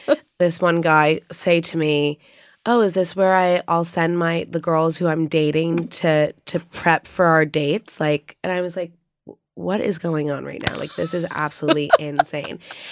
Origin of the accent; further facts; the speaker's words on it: New York, United States; So growing up in New York, I like knew, you know, the salons I like going to, the hairstylists, the salon owners, all those types of things.